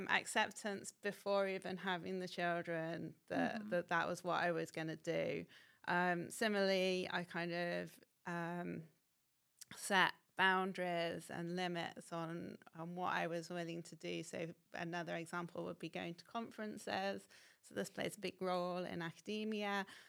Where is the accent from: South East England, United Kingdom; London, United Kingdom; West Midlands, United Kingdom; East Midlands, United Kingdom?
West Midlands, United Kingdom; Coventry; And so I moved to the University of Birmingham, which is much closer to my hometown, Coventry. I actually commuted from Coventry to Birmingham during my PhD.